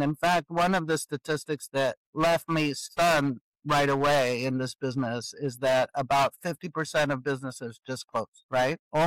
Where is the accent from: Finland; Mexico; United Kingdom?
Mexico; now in United States; I was from Mexico and I was living in the land of possibility where there was a lot of support for minority women.